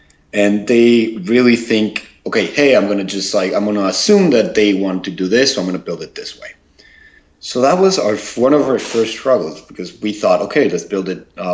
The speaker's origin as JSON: {"language": "English", "country": "Mexico", "moved": "as an adult", "lives_now": "United States", "said": "I'm originally from Mexico. I came here to the States basically by chance."}